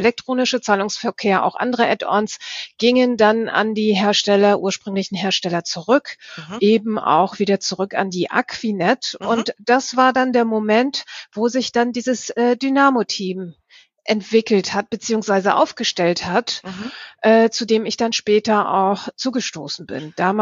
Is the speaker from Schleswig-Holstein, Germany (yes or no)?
yes; Lübeck, Schleswig-Holstein, Germany; ich komme aus Lübeck, lebe bei Lübeck und arbeite in Lübeck